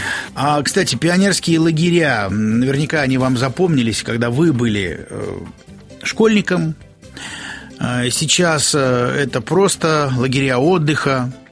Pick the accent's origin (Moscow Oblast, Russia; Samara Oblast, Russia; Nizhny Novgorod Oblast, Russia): Nizhny Novgorod Oblast, Russia; я рос в Нижегородской области, а ведь там все эти места, там разные племена жили